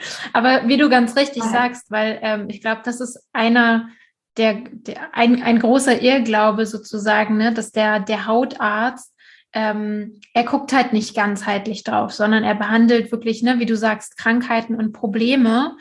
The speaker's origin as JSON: {"language": "German", "country": "Germany", "tie": "born or raised there", "said": "zumindest in der Kultur, wo ich hier aufgewachsen bin in Deutschland, kenne ich jetzt niemanden."}